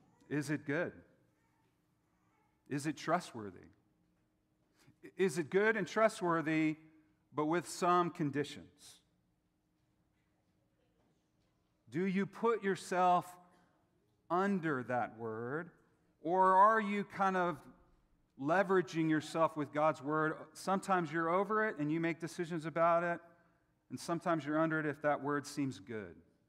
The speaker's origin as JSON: {"language": "English", "town": "Albuquerque", "region": "New Mexico", "country": "United States", "said": "Now, I'm from Albuquerque. We have this thing called the International Balloon Fiesta every fall."}